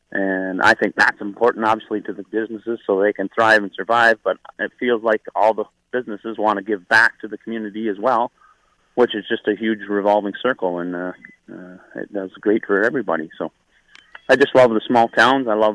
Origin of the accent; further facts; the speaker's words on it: Tweed, Ontario, Canada; Well, I come from Tweed, Ontario, Stokoe, Ontario, actually, which is a little community outside of Tweed. So I'm a huge country bumpkin, I guess you could say.